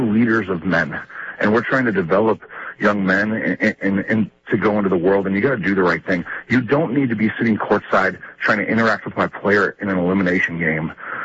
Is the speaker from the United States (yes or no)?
no; Ireland; St. Patrick's Day, I'm Irish, man.